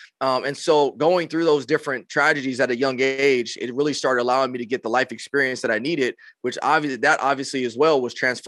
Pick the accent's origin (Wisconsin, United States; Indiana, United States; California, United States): California, United States; Rialto; also born or lived in San Bernardino; now in Corona, United States; So I live in this in the Corona area of California, but I grew up in Rialto. And Rialto is a very interesting city. I always like to say I grew up in Rialto and San Bernardino